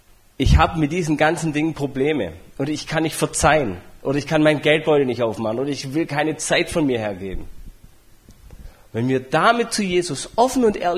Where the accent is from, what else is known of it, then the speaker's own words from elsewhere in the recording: Baden-Württemberg, Germany; Ich sage, ich bin Schwabe, wir haben da unsere Kämpfe von Haus aus.